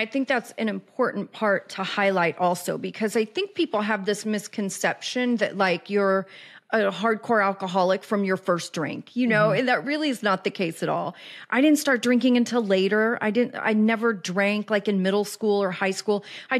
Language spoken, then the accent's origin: English; Kansas City, United States; moved away as an adult; also born or lived in Los Angeles, United States; And I know that sounds weird because I was born and raised in Kansas City, but my first adult formative years on my own as a grown-up were in LA. So I was very